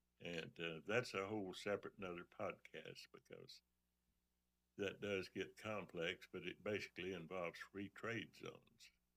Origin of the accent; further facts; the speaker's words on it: Hot Springs, Arkansas, United States; moved away as an adult; Yes, I was born and raised just outside of Hot Springs to the west.